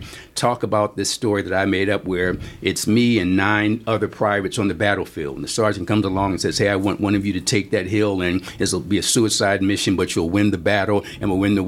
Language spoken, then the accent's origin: English; Philadelphia, Pennsylvania, United States; I was born and raised in Philly. I went to great schools. I went to Masterman. I went to Cheney.